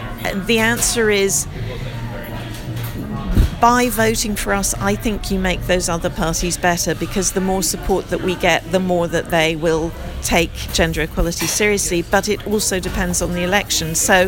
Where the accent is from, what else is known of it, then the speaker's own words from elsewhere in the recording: United States; moved away; I'm originally American, which is why I have the strange accent.